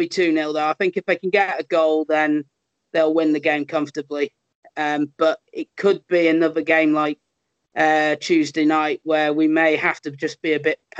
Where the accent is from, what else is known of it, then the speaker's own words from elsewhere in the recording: Crewe, North West England, United Kingdom; was going back to Crewe every second week to watch games at Gresty Road. But I do have a soft spot for my hometown club